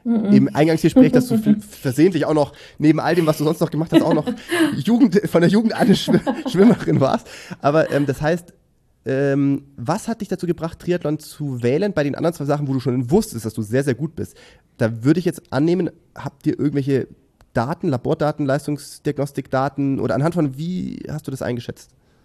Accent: Ehningen, Baden-Württemberg, Germany; also ich komme auch aus dem Schwäbischen

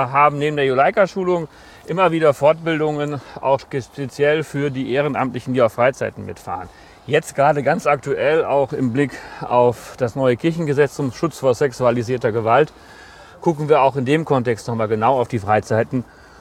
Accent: Lower Saxony, Germany; Ich komme aus dem Landkreis Osnabrück, das gehört zu Niedersachsen, ja.

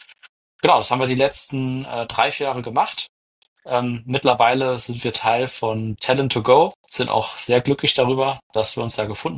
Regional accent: Heidelberg, Baden-Württemberg, Germany; ich komme aus Heidelberg

